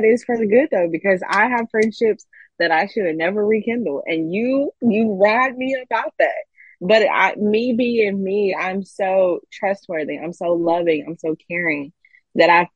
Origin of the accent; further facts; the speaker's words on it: Auburn, United States; Like I grew up in Auburn and all my like high school friends are still in Auburn.